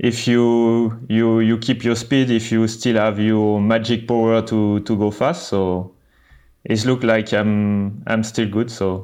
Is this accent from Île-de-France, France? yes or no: no; Lyon, Auvergne-Rhône-Alpes, France; English is a second language; So I come from Lyon, mm-hmm. Close to Lyon. My place is like, we call it... Mont du Lyonnais is like a small hill in the close to Lyon.